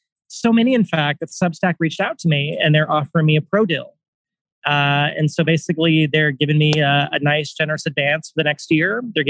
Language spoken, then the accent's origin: English; Texas, United States; You know, I'm from Central Texas. I served in the military. I love my country